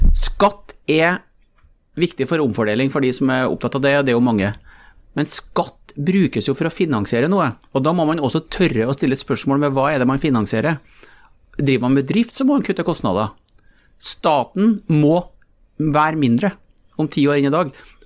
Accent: Malm, Trøndelag, Norway; jeg vokste opp i Malm, hvor vi hadde et tilfluktsrom som ble brukt til kulturskole.

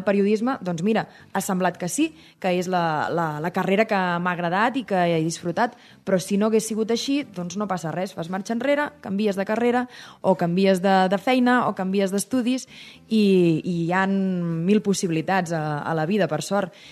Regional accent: Sabadell, Catalonia, Spain; que jo sóc de Sabadell

